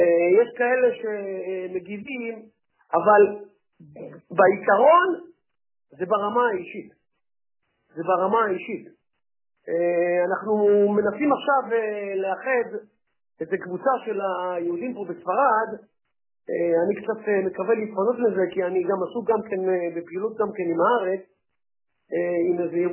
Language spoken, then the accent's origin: Hebrew; Bat Yam, Tel Aviv District, Israel; אני במקור ישראלי, אני במקור מבת ים, אני בת ימי, אני, המשפחה שלי היא אחת מהמשפחות הכי ותיקות בענש בת ים, של חב"ד.